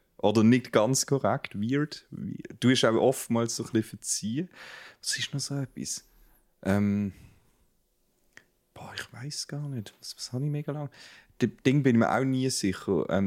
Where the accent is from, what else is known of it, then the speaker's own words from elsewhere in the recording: Switzerland; Für mich als Schweizer ist das nicht normal gewesen.